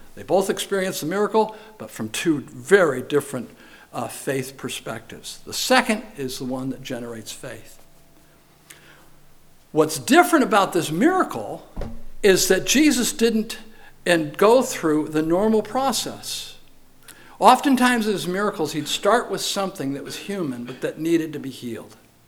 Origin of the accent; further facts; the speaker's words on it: New York, United States; Where I grew up in New York, we had a place up in the Adirondacks in Chestertown, New York